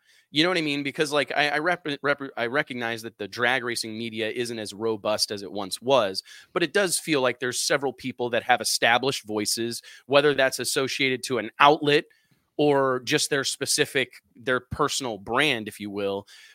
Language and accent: English; Missouri, United States; there are people that I'm from Missouri, right, JT, the show me state.